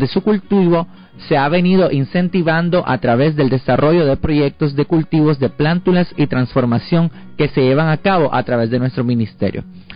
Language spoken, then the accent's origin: Spanish; Nicaragua; nosotros como ministerio y como familias nicaragüenses